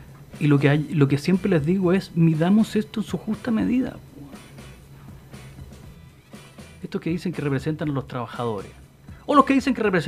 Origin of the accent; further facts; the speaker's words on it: San Bernardo, Santiago Metropolitan, Chile; yo nací en San Bernardo, viví toda mi vida en San Bernardo